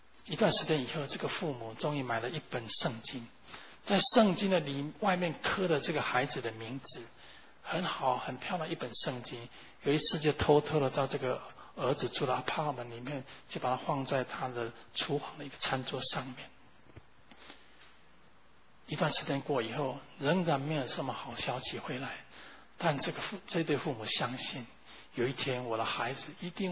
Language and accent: Chinese; Taiwan; 我记得我小时候在台湾看那爱之船